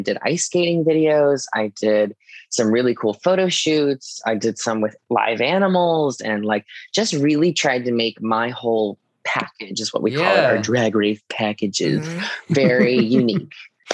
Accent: Fairbanks, Alaska, United States; I grew up in Alaska, grew up in Fairbanks, where if you weren't figure skating, doing hockey or skiing, you were doing drugs and getting pregnant.

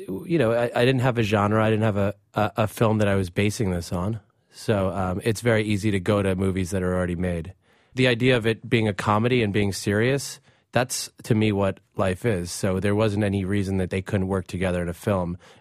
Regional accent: United States; Growing up in America, I too had a lot of questions.

